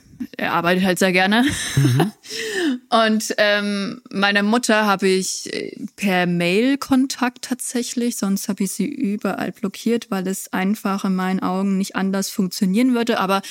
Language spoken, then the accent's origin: German; Scotland, United Kingdom; Und Schottland bleibt auch immer meine Heimat gefühlt.